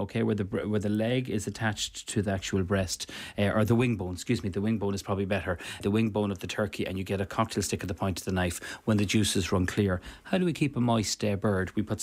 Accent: Cavan, Ulster, Ireland; I'm from Cavan.

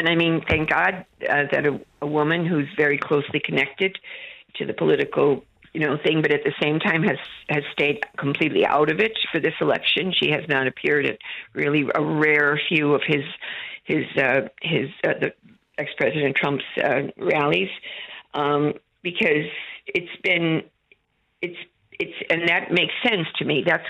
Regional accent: United States; moved away as an adult; now in Ireland; I grew up in the States in the 60s and the 70s and moved back to Ireland in 1980 to my grandmother in North Kerry.

